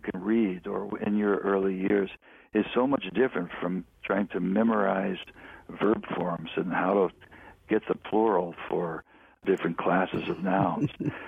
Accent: Cincinnati, Ohio, United States; I grew up in Cincinnati. My mother's from Harlan, Kentucky.

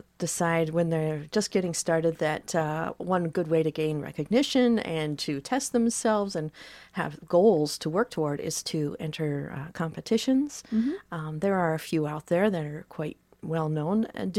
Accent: British Columbia, Canada; I grew up in British Columbia, by the way.

